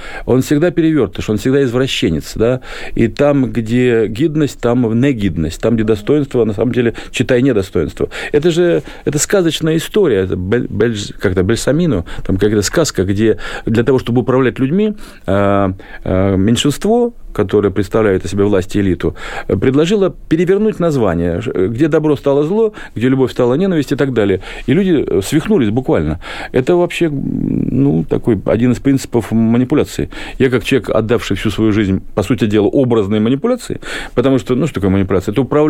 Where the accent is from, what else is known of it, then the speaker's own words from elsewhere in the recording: Donbas, Ukraine; born there; Я русский, из семьи тульской мамы и брянского папы, но я родился на Донбассе.